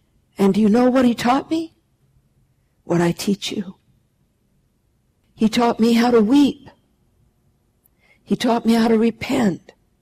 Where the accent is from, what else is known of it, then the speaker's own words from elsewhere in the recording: United States; I'm not Australian, I'm American